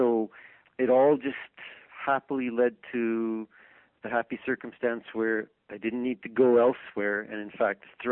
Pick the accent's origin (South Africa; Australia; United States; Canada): Canada; Ethelbert, Manitoba; I have hugely deep roots in Manitoba. I come from Ethelbert, which is north of Dauphin, which is like prime cabbage belt